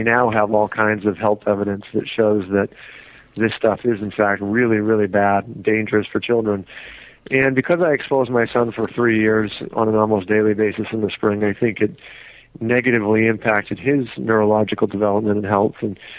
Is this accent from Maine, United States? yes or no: yes; Bradford, Maine, United States; Actually, in Bradford, Maine. It's a dairy farm town up in northern Maine.